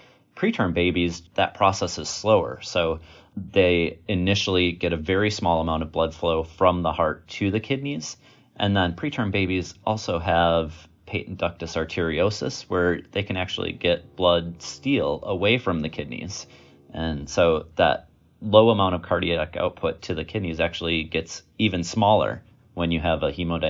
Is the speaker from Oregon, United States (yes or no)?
no; Wisconsin, United States; also born or lived in Virginia; I was born and raised in Wisconsin and did most of my training here at the University of Wisconsin in Madison all the way through my pediatric residency, and then finally escaped Wisconsin and went to Virginia